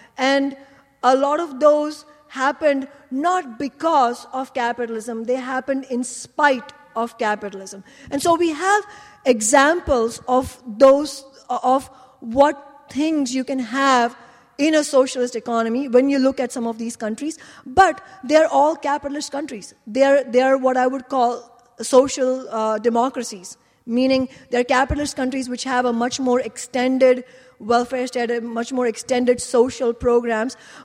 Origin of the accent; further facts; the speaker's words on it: India; English is a second language; including in my home country, India